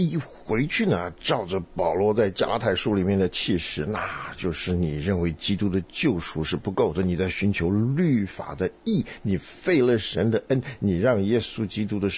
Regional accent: Taiwan; 像以前我在台湾长大的，那都有讲究的。

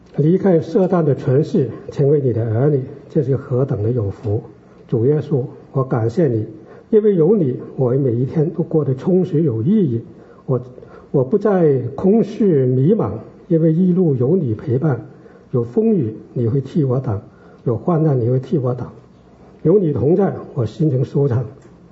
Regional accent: Guangdong, China; accent: Guangdong Mandarin; moved away as an adult; now in United States; 是这个广东普通话，听不懂的大家可以举手问问，没事。那个我是1996年的时候派驻到美国来

